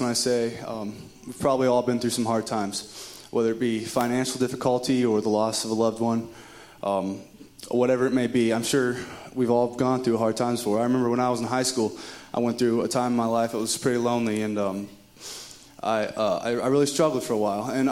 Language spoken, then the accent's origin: English; Trafalgar, Indiana, United States; I am from Trafalgar, Indiana